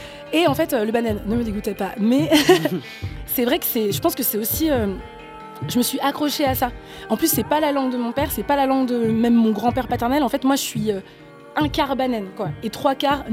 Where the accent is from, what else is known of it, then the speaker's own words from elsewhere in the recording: Cameroon; accent: French; Quand je suis ici, on se doute pas forcément que j'ai pas grandi ici. Mais voilà, dans mon cas, c'est vrai que c'est mon pays. Là, maintenant, quand je rentre au Cameroun, je dis que je rentre chez moi.